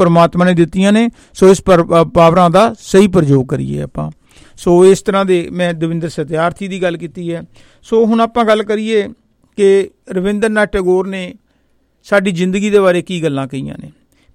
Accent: Barnala, Punjab, India; ਮੈਂ ਬਰਨਾਲੇ ਤੋਂ ਹਾਂ।

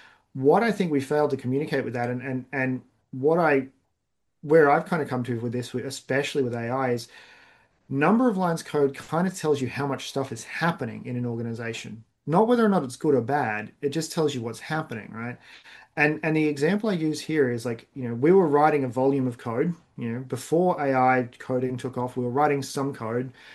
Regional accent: Australia; I'm Australian.

